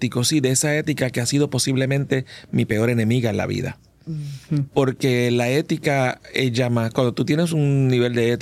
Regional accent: Manatí, Puerto Rico; en mi pueblo, en Manatí, donde yo soy, nací en Manatí

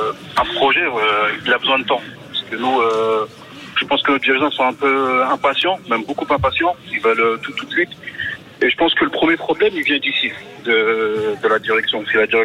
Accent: Argenteuil, Île-de-France, France; now in Cergy, France; Moi je suis originaire d'Argenteuil, maintenant je suis sur Cergy.

